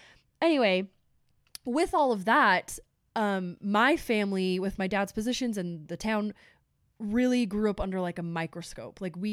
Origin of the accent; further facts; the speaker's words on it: Morgan, Utah, United States; So I was raised in Morgan, Utah. Shout out to Motown. It's a very small town, northern Utah.